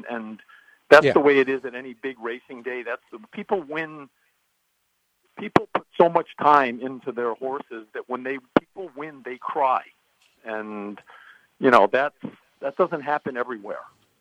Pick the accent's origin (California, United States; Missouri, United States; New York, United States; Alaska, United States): New York, United States; Whitehall; And by the way, I grew up in Washington County in Whitehall.